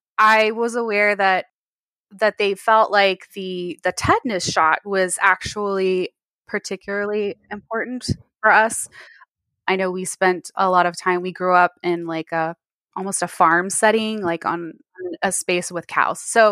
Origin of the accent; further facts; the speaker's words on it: Texas, United States; I'm in Texas.